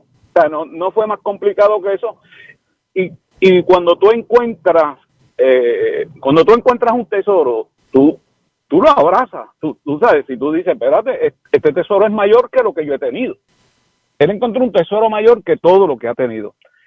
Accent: Puerto Rico; muchos puertorriqueños, digo tan puertorriqueños, pues eso somos nosotros, conocemos del Señor

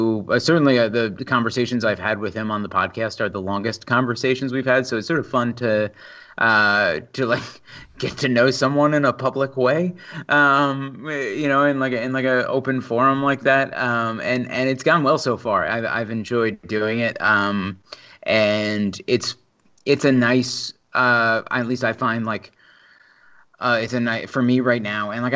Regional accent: New York, United States; I am very much from Long Island.

